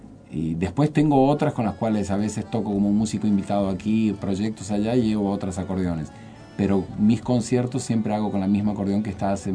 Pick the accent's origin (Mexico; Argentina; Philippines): Argentina; No, yo me siento argentino 100%.